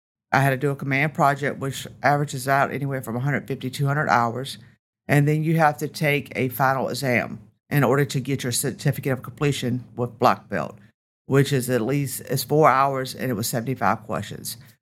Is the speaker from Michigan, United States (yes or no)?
no; Franklin, Virginia, United States; So I grew up in Franklin, Virginia.